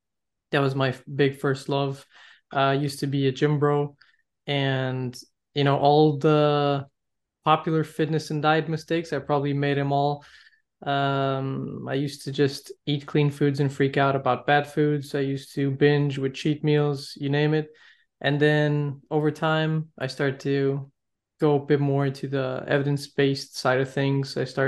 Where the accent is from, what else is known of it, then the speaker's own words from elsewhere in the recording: Lisbon, Portugal; Yeah, 100%.